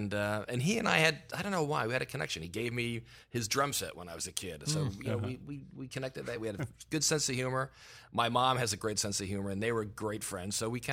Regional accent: Philadelphia, Pennsylvania, United States; I grew up in Philadelphia where, you know, I would go to New York and watch a show in the 60s.

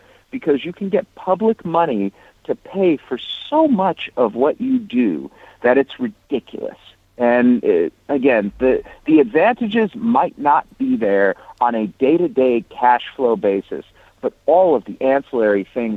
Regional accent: Cleveland, Ohio, United States; I lived in Cleveland, Michael. I grew up in Cleveland.

